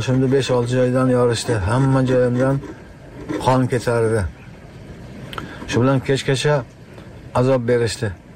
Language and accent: Uzbek; Tajikistan; now in Uzbekistan